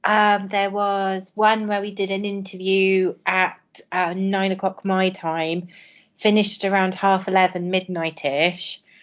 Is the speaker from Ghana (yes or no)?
no; Swansea, Wales, United Kingdom; from Swansea in Wales in the United Kingdom